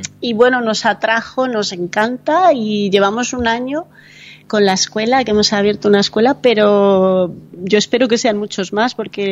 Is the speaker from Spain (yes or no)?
yes; Bilbao, Basque Country, Spain; No, yo soy de Bilbao